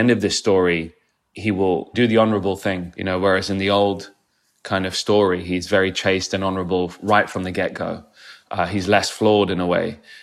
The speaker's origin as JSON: {"language": "English", "region": "London", "country": "United Kingdom", "tie": "born or raised there", "said": "You know, growing up in London, I spent my early childhood in school trying not to get beaten up and bullied. And that meant kind of hiding aspects of your Indianness, your culture, to fit in."}